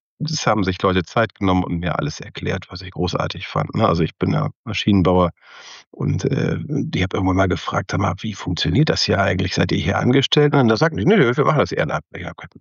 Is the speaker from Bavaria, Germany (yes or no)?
no; Cologne, North Rhine-Westphalia, Germany; ich bin kein gebürtiger Hanseat, sondern ich komme aus dem Rheinland. Und komme genauer gesagt aus Köln, bin da groß geworden, habe da auch studiert später